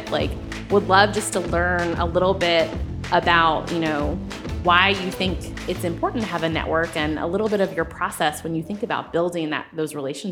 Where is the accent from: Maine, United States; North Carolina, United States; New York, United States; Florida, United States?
North Carolina, United States; And I was like, well, I'm from North Carolina.